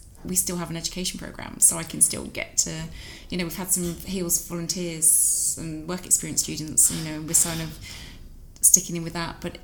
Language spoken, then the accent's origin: English; South West England, United Kingdom; You know, I'm Cornish, so I grew up near the water